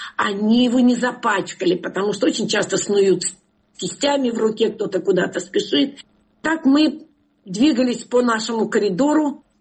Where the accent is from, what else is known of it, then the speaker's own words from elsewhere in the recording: Kyiv, Ukraine; Я киевский человек. Я родилась в Киеве. Всю жизнь жила в Киеве.